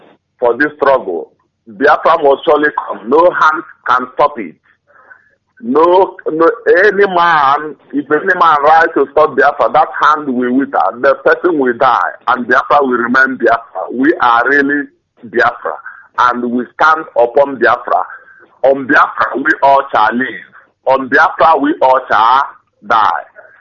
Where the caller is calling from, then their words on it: Greece; I'm calling from Greece.